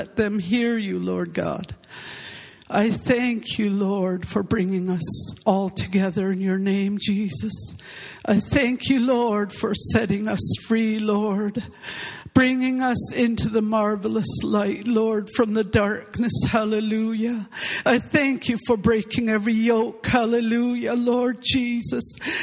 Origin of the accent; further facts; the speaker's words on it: Port Hardy, British Columbia, Canada; I was born and raised in Port Hardy, a small town in BC, the north end of the island where the road ends.